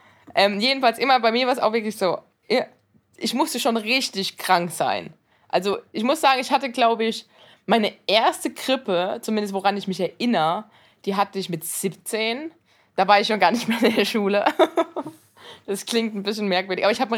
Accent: Mannheim, Baden-Württemberg, Germany; accent: Mannheim; ich komme halt aus Mannheim. Vierenheim, Mannheim. Also, so bin ich halt.

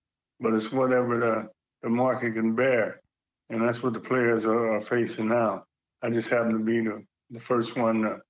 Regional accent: Cincinnati, Ohio, United States; And I was from Cincinnati, and he knew it.

